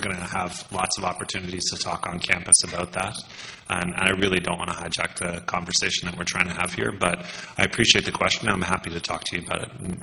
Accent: Nova Scotia, Canada; I grew up in Cape Breton Island and in a coal mining town.

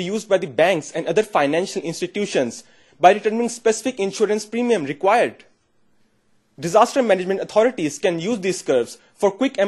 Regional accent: Pakistan; Now, I designed these curves for my home country, Pakistan, which is the 6th most populated state in the world.

